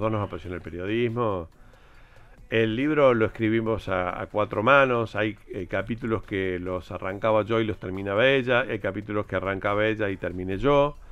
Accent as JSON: {"language": "Spanish", "country": "Argentina", "said": "Estos somos los argentinos."}